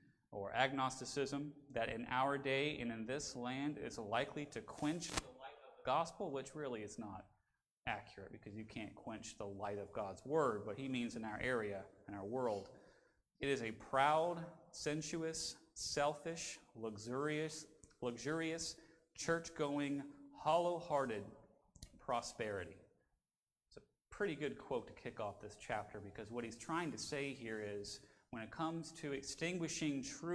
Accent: Virginia, United States; And then if I'm driving someone from around here, Florida, wherever else, and I go, I'm from Virginia.

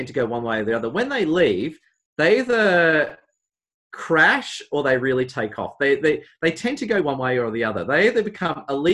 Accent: Melbourne, Victoria, Australia; but I'm from Melbourne originally

